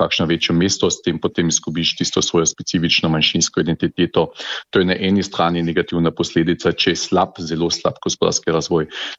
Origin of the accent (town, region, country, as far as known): Carinthia, Austria